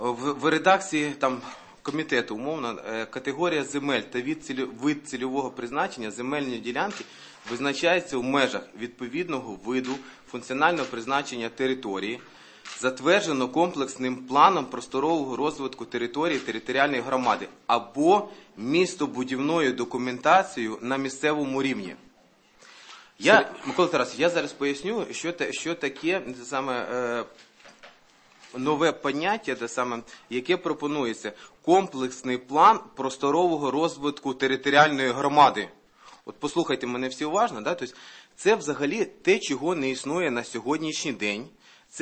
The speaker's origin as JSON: {"language": "Ukrainian", "region": "Zhytomyr Oblast", "country": "Ukraine", "tie": "born or raised there", "said": "я родом з Малинського району."}